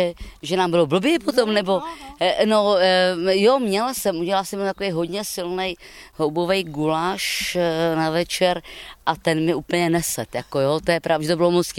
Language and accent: Czech; Plzeň Region, Czechia; u nás na Plzeňsku se tomu říká máselníci, méselníci, nebo pepici, žluťáci